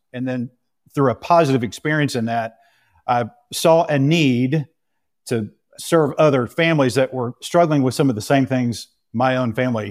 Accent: the South, United States; I'm from the South and have had the opportunity to live in a lot of different areas in the world. And it's not surprising that I would find myself living back in the South again

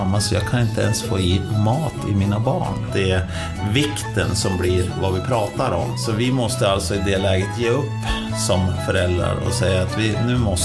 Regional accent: Timrå, Västernorrland County, Sweden; Och jag är uppväxt i Timrå.

